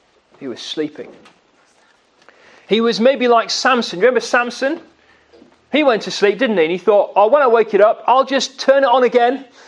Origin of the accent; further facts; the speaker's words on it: North East England, United Kingdom; Now, I'm from the northeast, and I think my accent's fairly mild